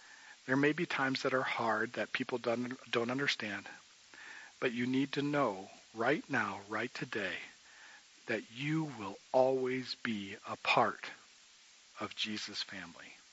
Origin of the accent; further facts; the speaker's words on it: Davenport, Iowa, United States; She was on the back porch of the house that I grew up in Davenport, Iowa.